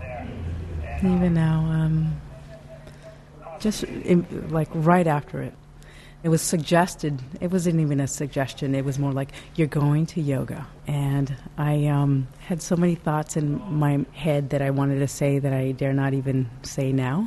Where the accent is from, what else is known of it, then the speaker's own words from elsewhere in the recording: California, United States; also born or lived in Mexico; My family were migrant workers, and I grew up in Mexico and California. We just traveled the entire state of California, even actually up in Washington, following the crops.